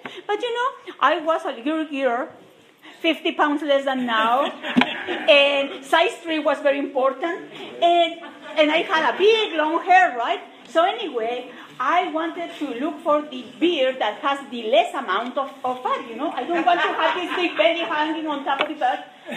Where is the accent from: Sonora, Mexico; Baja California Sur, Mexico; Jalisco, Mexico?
Baja California Sur, Mexico; Cabo San Lucas; I am from Cabo San Lucas, Mexico, okay?